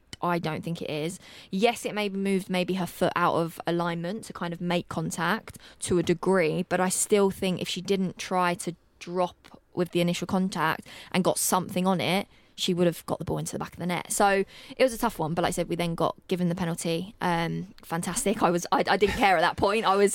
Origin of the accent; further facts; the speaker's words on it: England, United Kingdom; I'm English